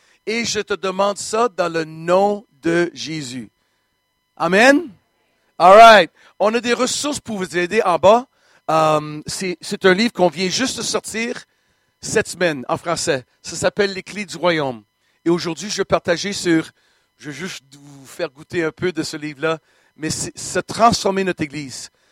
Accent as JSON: {"language": "French", "region": "Quebec", "country": "Canada", "moved": "yes", "lives_now": "United States", "said": "Non, je suis un Québécois et je suis un Québécois manqué. Je vis aux États-Unis depuis 1982."}